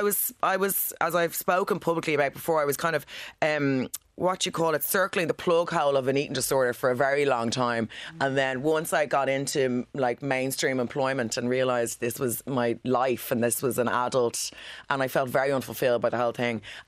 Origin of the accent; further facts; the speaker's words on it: Killiney, Leinster, Ireland; So I grew up in Killiney. Mm-hmm. Went to Loretta Dawkey, very south side, D4, all that jazz, which I think was a big problem at the start because the accent was... can I say a handicap?